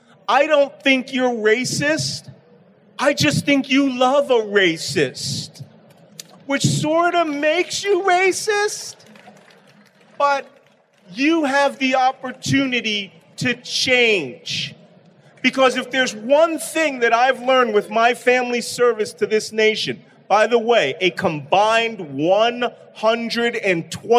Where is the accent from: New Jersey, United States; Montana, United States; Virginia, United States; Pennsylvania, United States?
Pennsylvania, United States; Philadelphia; I'm from Philadelphia. I take it personally when you insult the values of this nation.